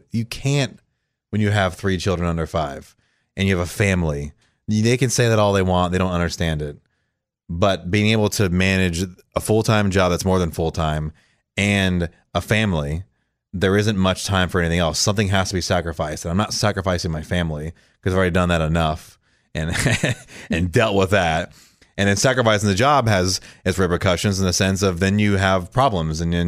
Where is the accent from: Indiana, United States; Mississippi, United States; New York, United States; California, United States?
California, United States; San Francisco; And I came from San Francisco, so I didn't come from a small city or anything.